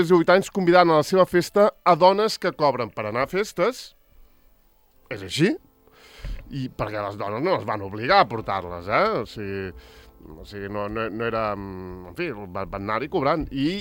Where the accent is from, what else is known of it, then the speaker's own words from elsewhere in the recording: Argentona, Catalonia, Spain; Jo som d'Argentona i Rocafonda és el barri de sobre de Sant Simó, que és la platja de Mataró on jo anava quan era petit.